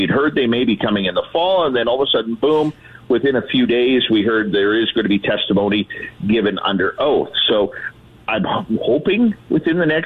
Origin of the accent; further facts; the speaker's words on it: Canada; Well, I don't really know how the American system works, Walter, being Canadian.